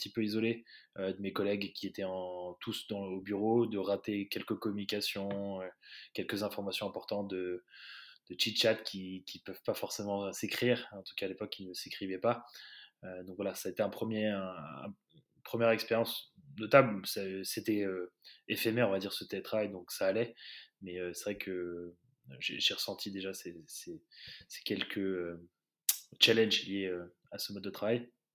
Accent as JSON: {"language": "French", "region": "Île-de-France", "country": "France", "tie": "born or raised there", "also_born_or_lived": "United States", "said": "d'une fratrie de 4 frères et sœurs. Je suis né aux États-Unis, j'ai grandi en région parisienne, Île-de-France, dans les Yvelines pour être très exact."}